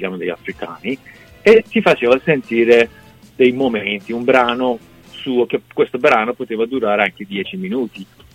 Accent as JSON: {"language": "Italian", "country": "Iran", "second_language": "Italian", "lives_now": "Italy", "said": "qua mi sento straniero, vado in Iran, mi sento straniero nel mio paese"}